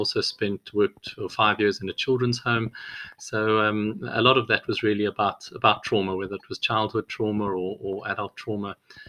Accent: South Africa; growing up in South Africa, where there was a huge amount of social injustice, that played a very formative role

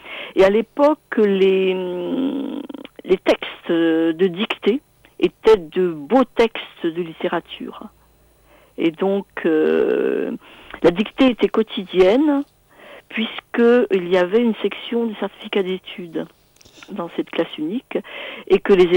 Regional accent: Brittany, France; accent: Vannetais Breton; Oui, je suis bretonne de naissance, dans la mesure où ma grand-mère ne parlait pas du tout français. Elle ne parlait que le breton, et donc j'ai appris comme ça, voilà. Donc c'est un breton... à la limite Morbihan-Finistère

